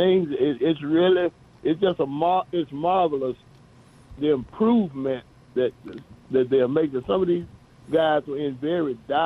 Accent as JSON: {"language": "English", "town": "Spartanburg", "region": "South Carolina", "country": "United States", "tie": "born or raised there", "said": "I grew up in Spartanburg."}